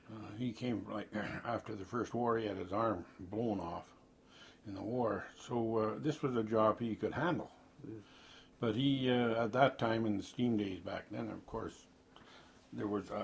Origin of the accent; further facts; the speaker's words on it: Thunder Bay, Ontario, Canada; also born or lived in Gilbert Plains; And then we moved to Thunder Bay and right. Fort William at the time.